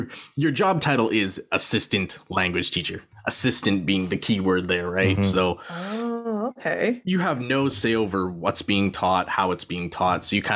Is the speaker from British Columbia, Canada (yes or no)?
no; Gibbons, Alberta, Canada; So I grew up in Gibbons. So that's like a small town outside of Edmonton.